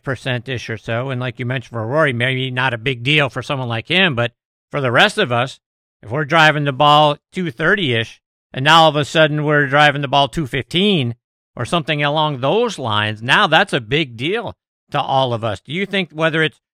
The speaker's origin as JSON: {"language": "English", "town": "Pittsburgh", "region": "Pennsylvania", "country": "United States", "tie": "born or raised there", "said": "a guy who is from my hometown area in the city of Pittsburgh"}